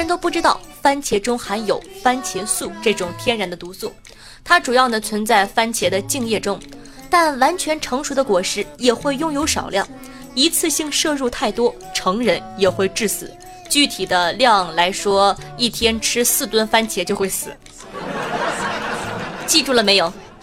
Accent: Dalian, Liaoning, China; 6月11号呢大连两名女子，就是我老家，

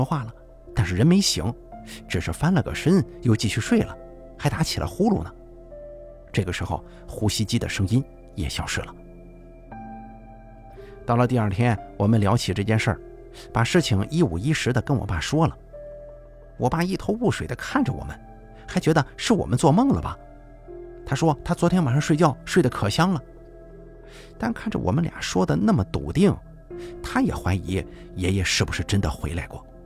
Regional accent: Xinjiang, China; accent: Xinjiang; 而且我们是新疆人，我爸压根也不会讲普通话呀，平常说话也是带着浓烈的新疆口音呢。

